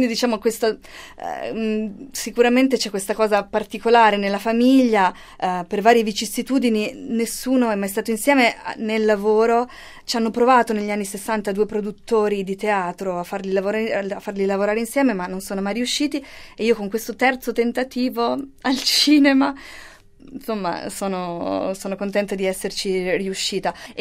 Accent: Montefeltro, Italy; also born or lived in Bologna; io anche sono cresciuta nel Montefeltro e ho studiato a Bologna

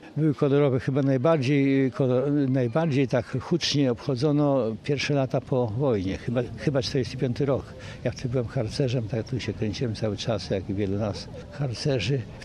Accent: Łowicz, Łódź Voivodeship, Poland; Zresztą od urodzenia jestem łowiczaninem.

